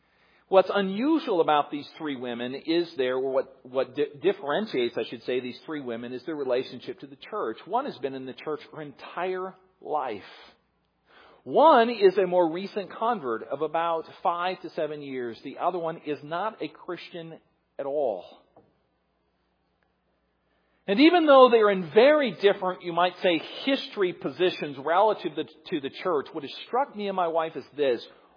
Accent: Midwest, United States; In the small community I grew up in the Midwest, almost everyone in our church was, or everyone in our community was religious.

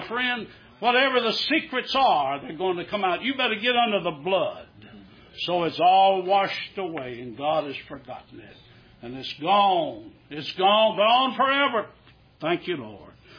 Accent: Louisiana, United States; born there; My mother said I was born in Caldwell Parish.

